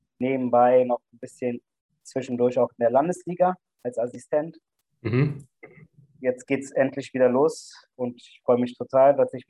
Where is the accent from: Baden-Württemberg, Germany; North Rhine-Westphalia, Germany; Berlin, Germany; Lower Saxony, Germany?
Berlin, Germany; born there; Ich bin 33 Jahre alt. Ich bin in Berlin geboren. Also meine Eltern kommen ursprünglich aus der Türkei. Und das ist vielleicht auch eine Minderheit. Wir sind christliche Türken.